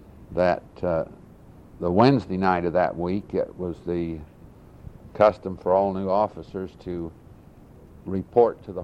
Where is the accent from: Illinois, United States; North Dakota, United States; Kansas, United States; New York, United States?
Kansas, United States; Miltonvale; I was born in Milton Vale in June of 1919. In the event you aren't acquainted, Milton Vale is in Cloud County, Kansas, north central Kansas.